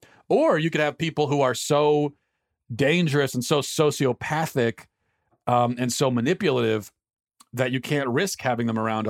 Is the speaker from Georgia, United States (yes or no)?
yes; Atlanta, Georgia, United States; I grew up in Atlanta, Georgia, the Old South in the 80s and 90s.